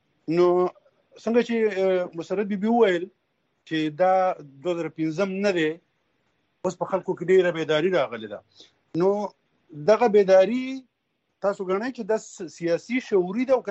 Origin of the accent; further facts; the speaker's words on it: Khyber Pakhtunkhwa, Pakistan; زه خپله هم د بونیر یم